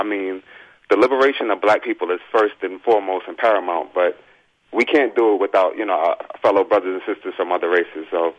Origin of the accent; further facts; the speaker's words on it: New York, United States; now in Charlotte, United States; I'm originally from New York City, so I'm not sure.